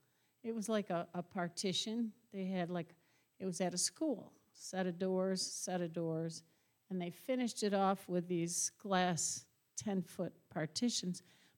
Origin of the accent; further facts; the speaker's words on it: Baldwinsville, New York, United States; So we are both from Syracuse. Well, we're actually from Baldwinsville, if you know where that is.